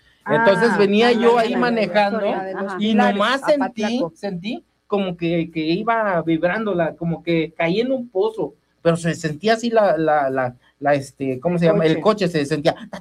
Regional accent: Jojutla, Morelos, Mexico; Yo soy de Cojutla

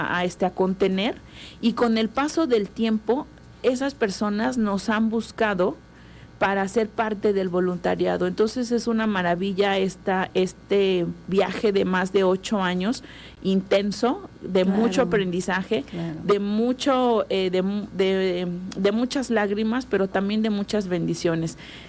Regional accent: Cuernavaca, Morelos, Mexico; Yo de Cuernavaca

